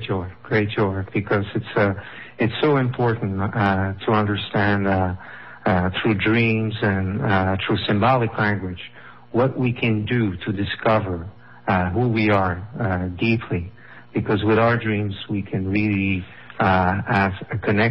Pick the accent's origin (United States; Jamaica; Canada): Canada; Saint-Agathe, Quebec; I'm Canadian. I'm from Saint-Agathe. It's near Montreal, about an hour and a half north of Montreal.